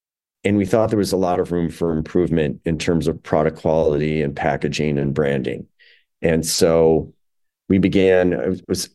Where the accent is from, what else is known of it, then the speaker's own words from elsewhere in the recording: Chicago, Illinois, United States; Illinois is my hometown. Chicago is my hometown.